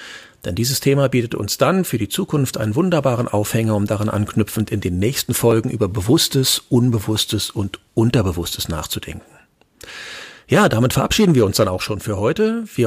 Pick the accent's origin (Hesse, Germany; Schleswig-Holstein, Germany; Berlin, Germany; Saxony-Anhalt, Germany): Berlin, Germany; ich komme aus Berlin